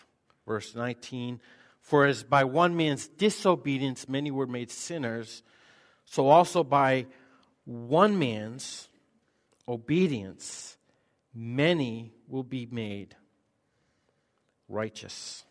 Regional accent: Maine, United States; So, I grew up in Maine, so I was in the woods all the time, hunting and all that stuff.

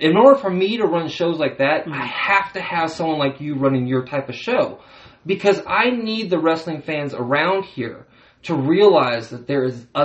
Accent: California, United States; But I am from California, and I am a progressive person.

